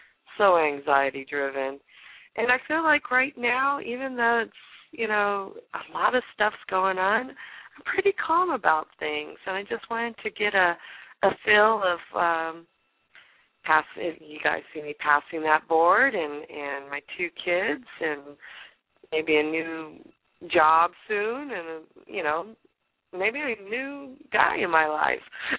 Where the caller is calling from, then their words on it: California, United States; That's in California, the Monterey Peninsula.